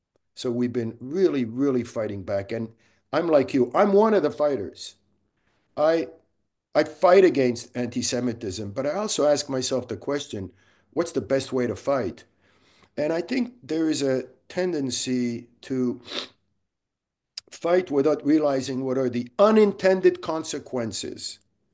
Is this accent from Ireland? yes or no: no; Casablanca, Casablanca-Settat, Morocco; I grew up in Casablanca, you know.